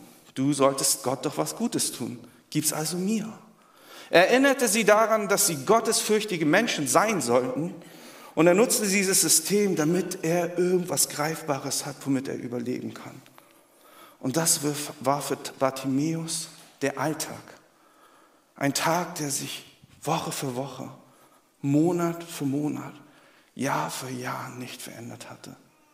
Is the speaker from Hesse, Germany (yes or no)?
no; Hamburg, Germany; Etwas, was wir als Hamburger, glaube ich, auch oftmals auf unseren Straßen sehen.